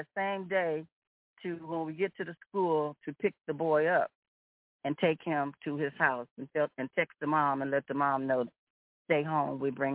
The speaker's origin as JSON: {"language": "English", "town": "Chicago", "region": "Illinois", "country": "United States", "said": "I'm from Chicago. I would have checked her."}